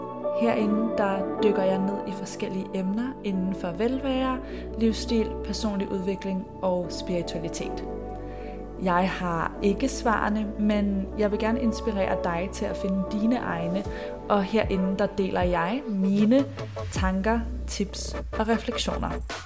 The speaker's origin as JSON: {"language": "Danish", "town": "Copenhagen", "region": "Capital Region of Denmark", "country": "Denmark", "lives_now": "Sydney, Australia", "said": "Jeg selv er nu tilbage i Sydney efter omkring en måneds tids rejse, hvor jeg blandt andet har været hjemme i København"}